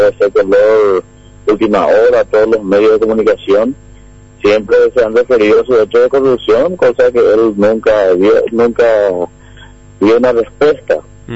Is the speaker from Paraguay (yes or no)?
yes; Alto Paraná, Paraguay; born there; que los hijos de los colorados que ya nacimos aquí en Alto Paraná